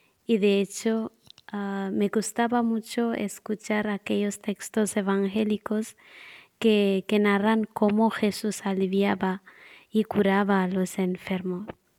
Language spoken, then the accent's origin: Spanish; India; soy hermana hospitalaria y soy de la India.